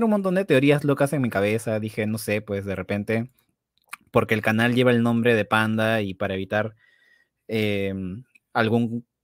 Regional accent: Lima, Peru; No, soy de Lima, Perú.

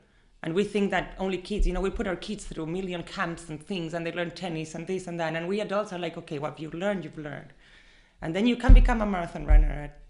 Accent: Argentina; all my friends that knew me growing up in Argentina were like, what?

